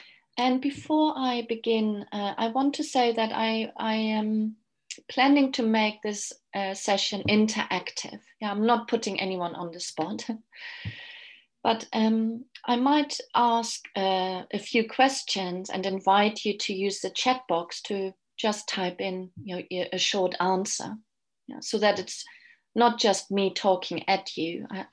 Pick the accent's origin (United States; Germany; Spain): Germany; now in London, United Kingdom; I'm originally from Germany. I've lived in London for 20 years.